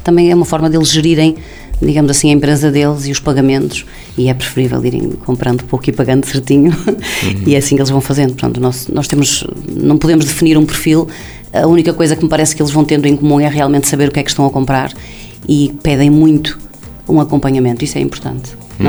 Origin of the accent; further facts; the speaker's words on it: Viana, Norte, Portugal; Nós somos de Viana, moramos em Viana.